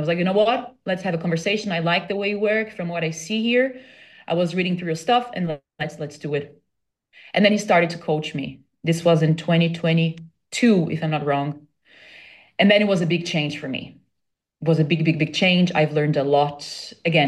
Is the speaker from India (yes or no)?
no; Brazil; I was away from Brazil, so it was very hard for me also to cope with that because I couldn't be together with her in presence.